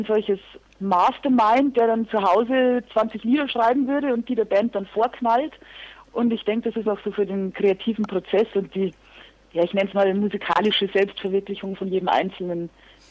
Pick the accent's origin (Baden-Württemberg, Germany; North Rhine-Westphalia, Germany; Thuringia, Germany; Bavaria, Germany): Bavaria, Germany; Regensburg; Und wir sind alle aus dem Raum Regensburg.